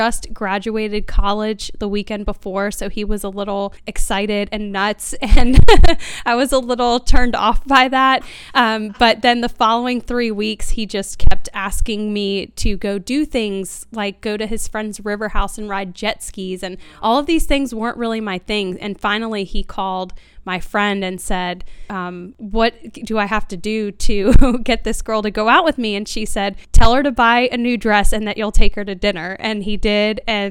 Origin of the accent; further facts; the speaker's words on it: Richmond, Virginia, United States; So I grew up in Richmond, Virginia, capital of Virginia, and lived there my whole life.